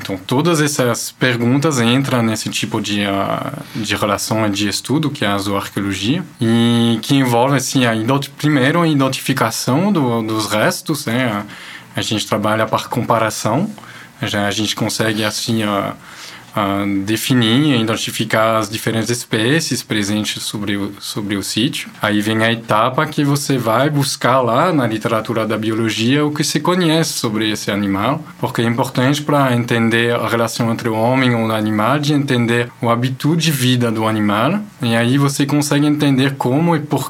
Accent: Belgium; Portuguese is a second language; como dá para se escutar, eu sou belga.

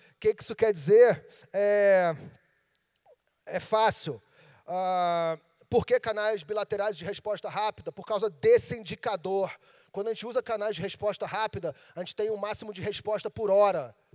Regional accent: Rio de Janeiro, Brazil; Eu sou carioca.

